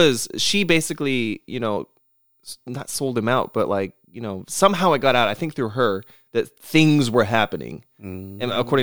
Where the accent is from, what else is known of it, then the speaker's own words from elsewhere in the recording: New York, United States; accent: New York; Did my New York accent just come out?